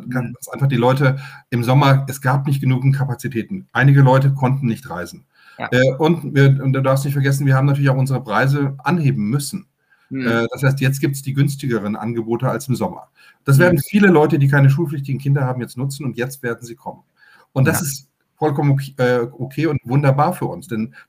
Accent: Usedom, Mecklenburg-Vorpommern, Germany; dass wir alle Usedomer sind, auch wenn wir Polen oder Deutsche sind.

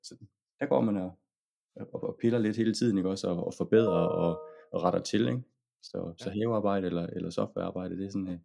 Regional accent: North Denmark Region, Denmark; nu er jeg oprindelig nordjyde

